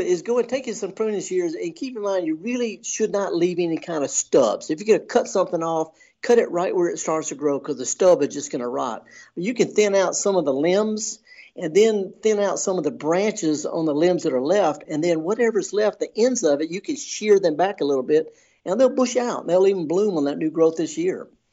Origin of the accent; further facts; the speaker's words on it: Mississippi, United States; I'm from the Delta.